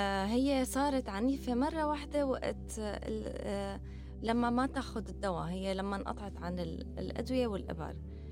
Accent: Kuwait; أنا نحن ولدنا بالكويت أنا وأخواتي، ففي فترة ضليتنا نحن أنا وعندي أنا وأخي الأكبر مني بفترة بالكويت

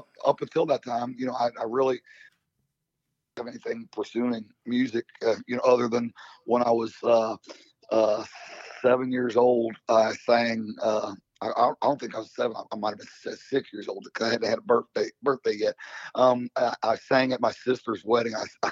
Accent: Norwood, Ohio, United States; also born or lived in Kentucky; I grew up in Norwood, Ohio, which is part of right in the middle of Cincinnati.

